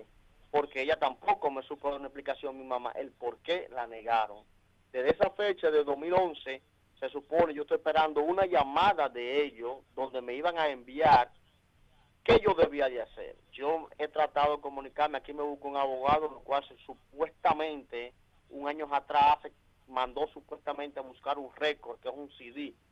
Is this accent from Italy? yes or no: no; Dominican Republic; now in United States; yo soy dominicano, tengo mi mamá en Santo Domingo, la cual en el 2011 hizo una petición para traérmela aquí a los Estados Unidos.